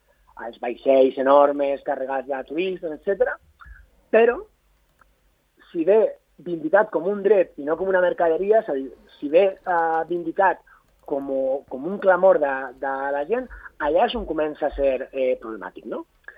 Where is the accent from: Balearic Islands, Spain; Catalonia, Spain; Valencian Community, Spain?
Valencian Community, Spain; Alicante; un cas proper com el meu, jo soc d'Alacant